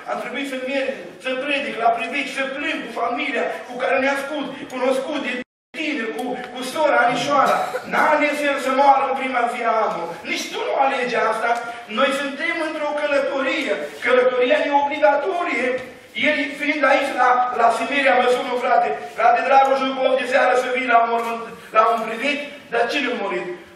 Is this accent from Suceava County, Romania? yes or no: yes; Bosanci, Suceava County, Romania; born there; Eu m-am născut în Bosanci, în urmă cu 53 de ani, undeva în Bucovina. Într-o familie cu mai mulți copii.